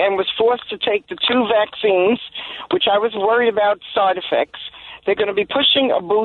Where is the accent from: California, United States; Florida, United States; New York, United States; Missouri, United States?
New York, United States; Queens; also born or lived in Crown Heights; I remember you in the 60s because I lived in Crown Heights and I grew up in Queens.